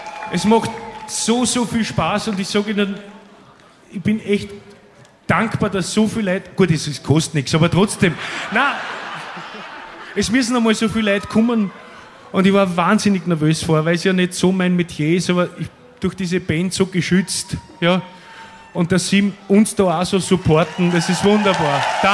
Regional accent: Vienna, Austria; Ich bin nämlich aus Wien

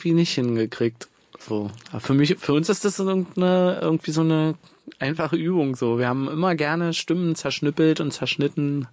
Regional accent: Woltersdorf, Brandenburg, Germany; Ich komme aus Woltersdorf, das ist, Speckgürtel, sagen wir dazu. Da fährt die S-Bahn nicht mehr hin, aber man kommt trotzdem zur S-Bahn mit einer Straßenbahn so.

